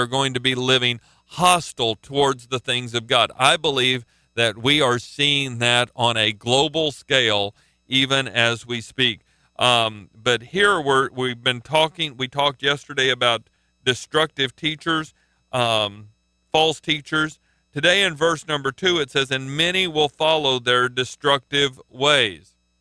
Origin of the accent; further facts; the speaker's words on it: Oklahoma, United States; I'm from Oklahoma, and last weekend there were a bunch of people gathered for the homecoming parade at Oklahoma State University